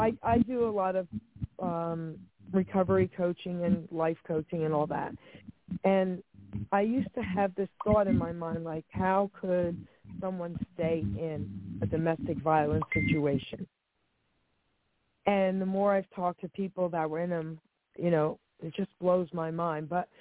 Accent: Long Island City, New York, United States; I just remember growing up in Long Island City, New York, and it was a very close neighborhood.

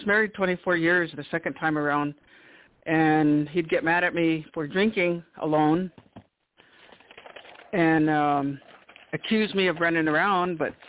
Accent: Washington, United States; I'm Yakima descent from the Yakima Nation Reservation. It's in Washington. I grew up all my life there. I was raised with nine siblings to my mom and my adopted dad.

